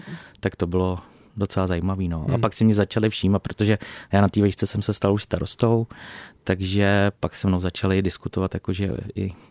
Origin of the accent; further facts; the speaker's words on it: Tetín, Central Bohemian Region, Czechia; Od malička v Tetíně. Pak jsem byl chvilku v Hradci Králové, bydlel s přítelem asi 2 roky a pak jsme zjistili, že prostě ta vesnice a ten Tetín je pro nás jako asi lepší místo